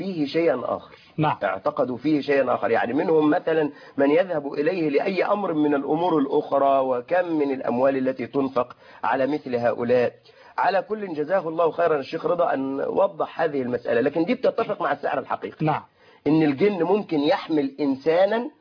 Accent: Sharqia Governorate, Egypt; أنا من الشرقية خدت بالك

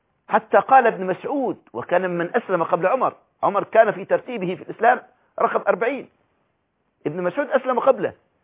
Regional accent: Egypt; قد يكون مصيرك كابن علي بالطرد والهرب أو بالسجن كما هو الحال عندنا في مصر

